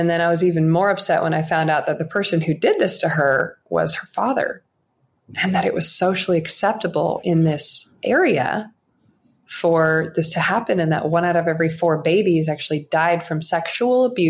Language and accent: English; South Carolina, United States; But I still had been trained in my little culture I grew up in South Carolina, that being rich was bad.